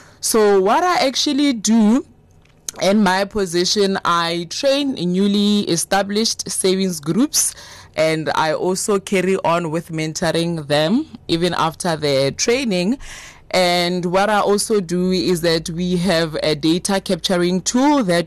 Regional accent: Namakgale, Limpopo, South Africa; And yeah, where I'm from Phalaborwa, the mining town that everyone knows, but I'm from the small township of Namakgale, where I grew up there.

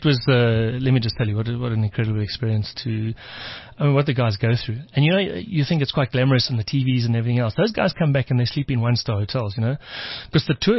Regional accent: South Africa; I would chat to the guys, and I'm from South Africa. A lot of the South African boys, it was their first Tour de France.

